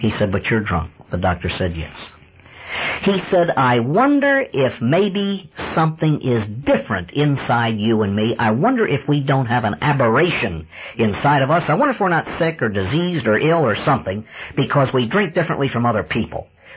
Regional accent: Baltimore, Maryland, United States; In the Baltimore area, I was born and raised in Baltimore, grew up there.

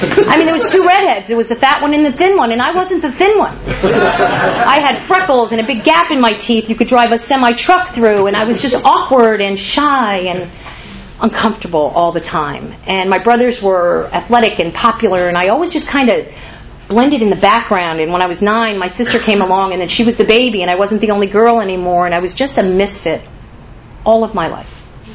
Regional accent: New Jersey, United States; I am 49 years old. I'm originally from New Jersey. I come from an Irish Catholic family. My mother is actually a Scottish immigrant.

